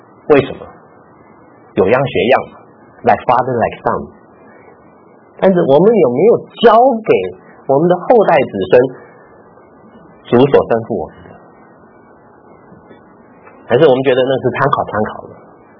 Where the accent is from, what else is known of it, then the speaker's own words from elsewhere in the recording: Taipei, Taiwan; also born or lived in Kaohsiung; 我好像我以前在台北长大，然后到了高雄